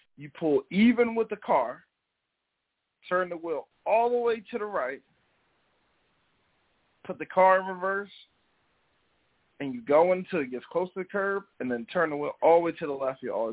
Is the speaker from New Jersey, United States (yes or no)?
yes; New Jersey, United States; Shout out to my Cuban family. They got good Spanish accents. I grew up in New Jersey.